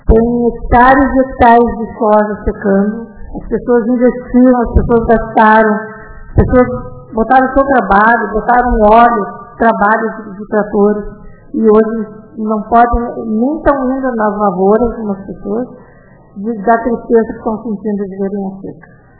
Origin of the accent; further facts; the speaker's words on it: Barão do Triunfo, Rio Grande do Sul, Brazil; Ninguém fala de Barão do Triunfo perto de mim. Minha cidade, meu orgulho, é onde eu me criei, é onde eu tenho a minha vida.